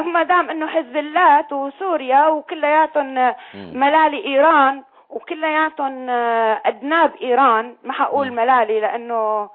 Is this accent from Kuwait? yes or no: no; Syria; انا بنت سوريا اجمالا.